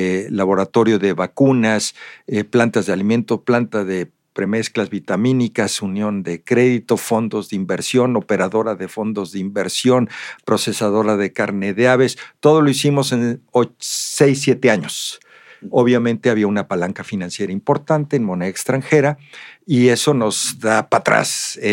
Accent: Mexico; Como muchos mexicanos y muchas empresas, creímos en México.

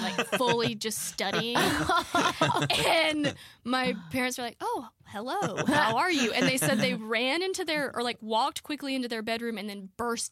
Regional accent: Georgia, United States; I mean, I feel like growing up in Georgia, like I played in a creek.

